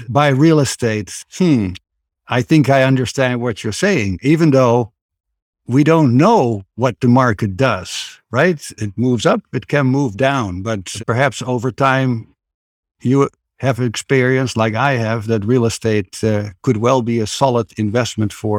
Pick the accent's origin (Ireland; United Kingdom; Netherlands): Netherlands; now in Arizona, United States; I'm originally from the Netherlands, happily residing in the beautiful Grand Canyon state of Arizona in the United States.